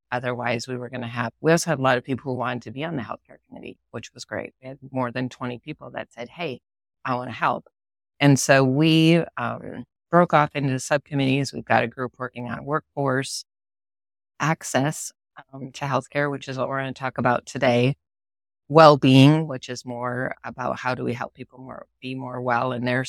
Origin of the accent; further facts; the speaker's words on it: Huron, South Dakota, United States; Well, so I've been kicking around Huron here in my hometown back since the early 90s.